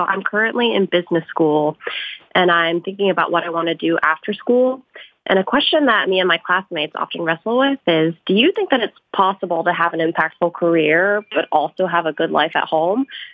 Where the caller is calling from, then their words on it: Chicago, Illinois, United States; I'm from Chicago.